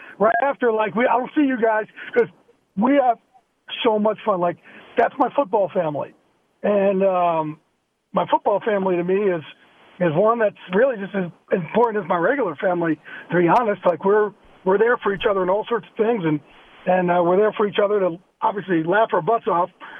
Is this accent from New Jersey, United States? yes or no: yes; New Jersey, United States; I'm from Jersey, and how it's just how I talk